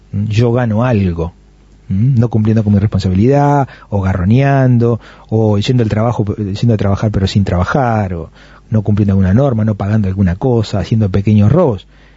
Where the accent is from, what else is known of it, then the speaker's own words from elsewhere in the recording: Uruguay; Los uruguayos no somos argentinos, no somos paraguayos, no somos brasileros